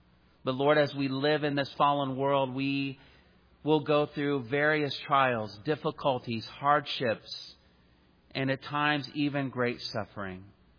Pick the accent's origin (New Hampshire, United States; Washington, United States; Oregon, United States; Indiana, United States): Indiana, United States; And I was a kid from Indiana, but I was cheering for Illinois that day.